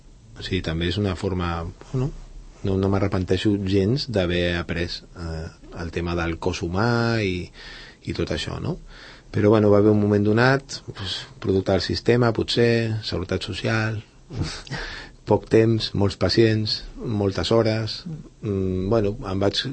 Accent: Valldoreix, Catalonia, Spain; also born or lived in La Floresta; Jo sóc fill de la Floresta i de Valldoreix

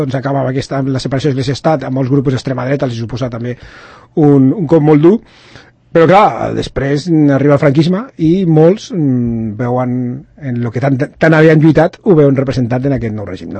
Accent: Madrid, Community of Madrid, Spain; perquè jo soc de Madrid

